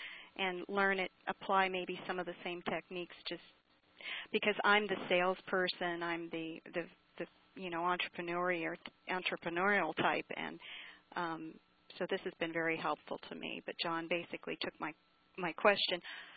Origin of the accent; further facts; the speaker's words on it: Orlando, Florida, United States; Hi, Brian. I'm from Orlando, Florida.